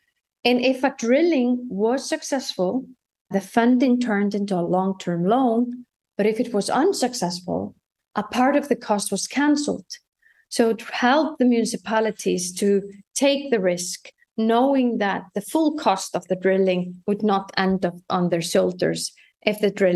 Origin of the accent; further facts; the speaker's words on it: Iceland; I'm the Director General of Iceland's National Energy Authority, and I come from Iceland.